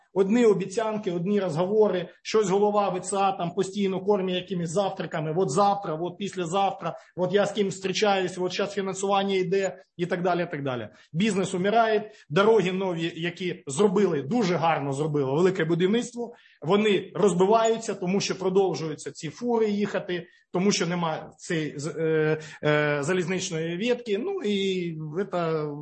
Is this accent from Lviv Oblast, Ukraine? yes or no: no; Luhansk Oblast, Ukraine; хоча сам я з Луганської області.